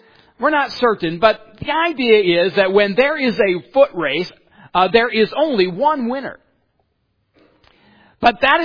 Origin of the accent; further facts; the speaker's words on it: Farmington Hills, Michigan, United States; I just happened to mention that I grew up in Farmington Hills, Michigan, the corner of Farmington and 8 Mile.